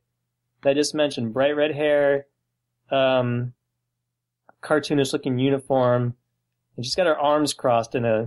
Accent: United States; Like, there's American cheese, and I'm an American, but I really don't want to be associated with American cheese as it is.

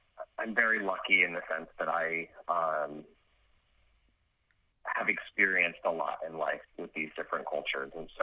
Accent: California, United States; I grew up outside of San Francisco in a suburb, which was very open-minded and liberal, and I never felt different.

